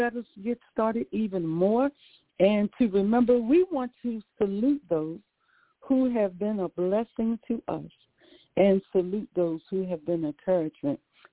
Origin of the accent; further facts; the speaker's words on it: Virginia, United States; And a lot of people say, why do you keep saying you country? Because I'm from Virginia. Sometimes my words are not the way it should be pronounced.